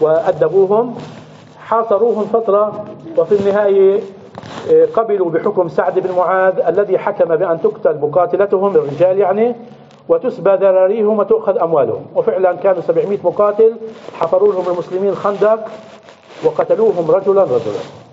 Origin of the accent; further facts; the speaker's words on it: Palestine; منا كفلسطينيين كمسلمين